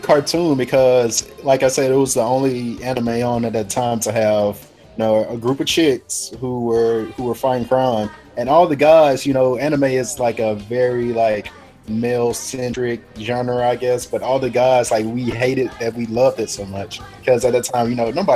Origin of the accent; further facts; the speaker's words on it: Demopolis, Alabama, United States; I'm from, you know, small town Alabama. I'm from Demopolis, but my mom grew up in a small town named Jefferson, and my family lived on a farm.